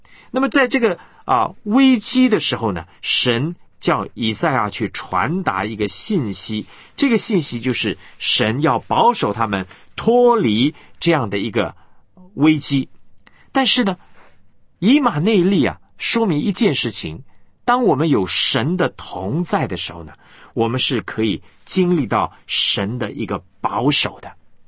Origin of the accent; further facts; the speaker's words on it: China; 因为我们中国人是讲关系的嘛